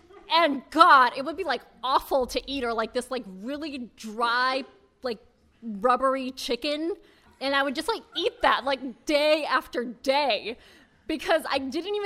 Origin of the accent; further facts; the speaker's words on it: Puerto Rico; And that it was winter, and I'm from Puerto Rico, and it was really cold outside.